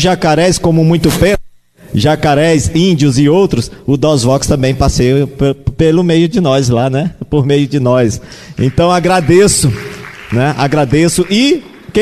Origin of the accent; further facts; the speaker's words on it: Tucuruí, Pará, Brazil; como o professor já falou, vindo de Tucuruí, no Pará, diretamente do coração da Amazônia.